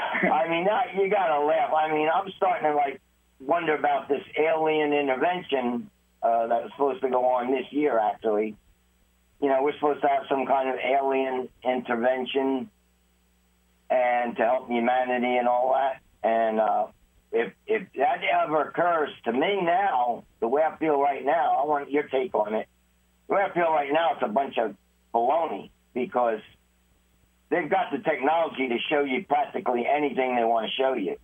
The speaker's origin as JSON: {"language": "English", "town": "Asbury Park", "region": "New Jersey", "country": "United States", "said": "Thought I'd chime in tonight. I'm from New Jersey."}